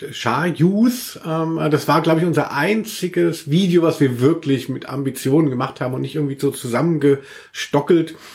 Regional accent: Cologne, North Rhine-Westphalia, Germany; Also ich komme ja aus Köln, wie man weiß.

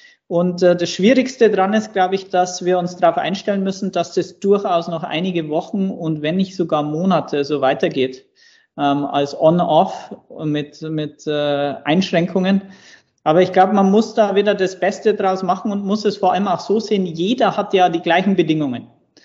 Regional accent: Bavaria, Germany; du kannst mich als Bayern nicht in die schwäbische Ecke stecken. Ich bin Oberpfälzer

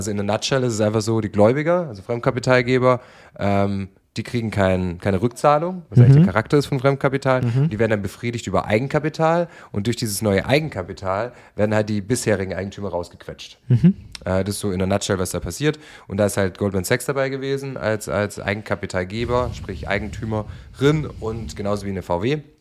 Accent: Stuttgart, Baden-Württemberg, Germany; weil ich komme aus Stuttgart

